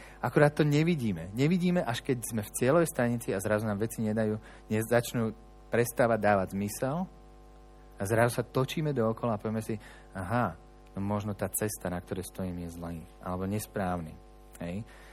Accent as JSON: {"language": "Slovak", "town": "Bratislava", "region": "Bratislava Region", "country": "Slovakia", "tie": "born or raised there", "said": "v Napalisádoch, to bol zbor, kde sme vyrastali v Bratislave"}